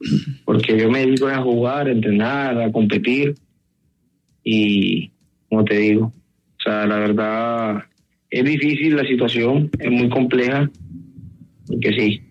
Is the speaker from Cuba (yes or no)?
no; Caribbean Region, Colombia; Soy costeño, pero bacano.